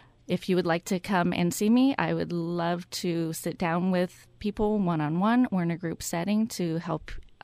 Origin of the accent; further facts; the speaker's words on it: Seattle, Washington, United States; now in Bethel, United States; I am originally from the Seattle area, and I'm a member of the Siletz Indian tribe on the Oregon coast.